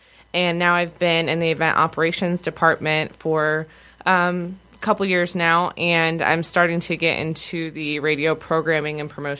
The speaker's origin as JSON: {"language": "English", "town": "Howell", "region": "Michigan", "country": "United States", "tie": "born or raised there", "said": "So I grew up in Howell, Michigan, small town outside of Lansing, and I went to Michigan State."}